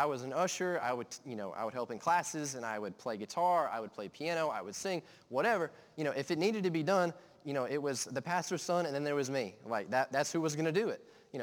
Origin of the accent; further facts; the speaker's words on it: Fredericksburg, Texas, United States; born there; I was born in Fredericksburg, Texas, a small little town.